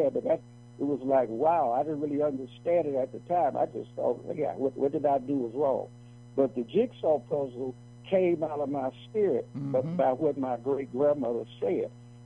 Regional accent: Chicago, Illinois, United States; And then back in the day when I was growing up in Chicago and black was not popular

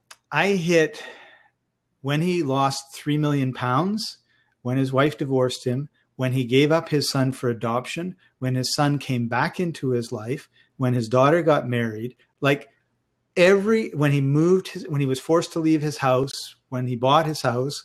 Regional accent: Vancouver, British Columbia, Canada; And I'm from Vancouver, Canada.

